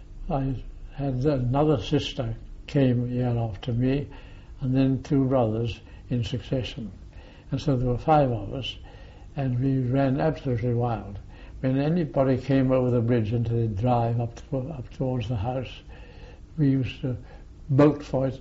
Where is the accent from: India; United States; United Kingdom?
United Kingdom; Maidstone, South East England; born there; I was born down near Maidstone. My mother's family came from a place called Hartlip